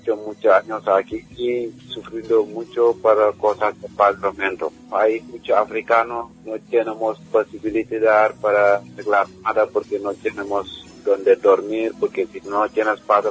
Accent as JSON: {"language": "Spanish", "country": "Senegal", "second_language": "Spanish", "said": "Somos de gente de Senegal, mucho para cosas de papeles, para cosas de muchas cosas."}